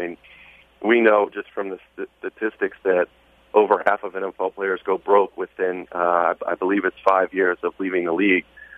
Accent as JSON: {"language": "English", "town": "Chicago", "region": "Illinois", "country": "United States", "tie": "born or raised there", "said": "the only bonus is that they might move the draft to my hometown of Chicago"}